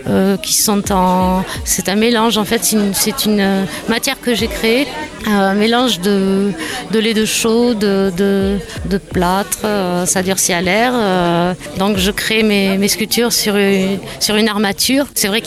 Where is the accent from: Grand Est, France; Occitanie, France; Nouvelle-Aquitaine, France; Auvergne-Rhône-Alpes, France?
Occitanie, France; Vic-Fezensac; born there; Ben, je suis née à Vic-Fezensac, donc j'ai toujours connu les corridas